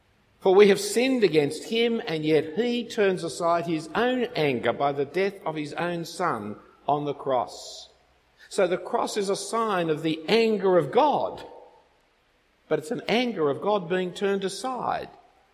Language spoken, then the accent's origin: English; Australia